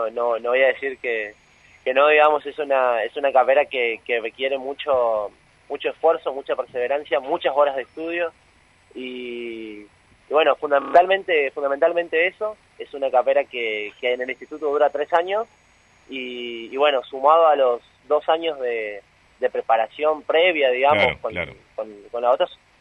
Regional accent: San Vicente, Misiones, Argentina; Yo soy de San Vicente.

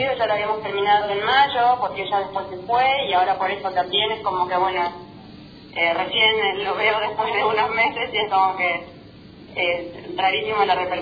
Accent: Jardín América, Misiones, Argentina; born there; moved away as an adult; now in Buenos Aires, Argentina; Nací, sí, en Jardín América, ya a los 18 me vine para Buenos Aires

